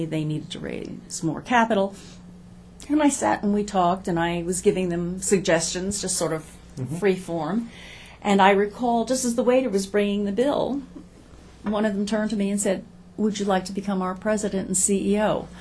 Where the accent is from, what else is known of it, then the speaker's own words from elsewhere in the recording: United States; as an American, and a different part of the world than was normally traveled.